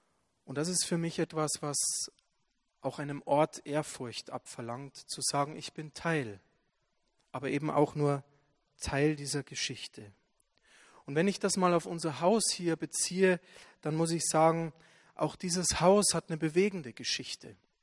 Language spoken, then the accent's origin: German; Leipzig, Saxony, Germany; also born or lived in Bavaria; wenn ich jetzt sage, ich komme aus Bayern, dann verstehen die Leute nicht, dass ich 18 Jahre in Leipzig gelebt habe und eigentlich Sachse bin.